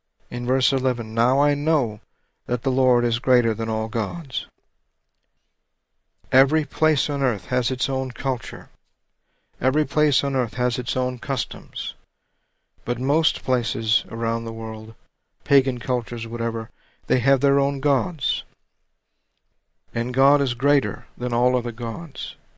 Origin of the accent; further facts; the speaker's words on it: Louisiana, United States; I'm from Louisiana, I'm a Cajun.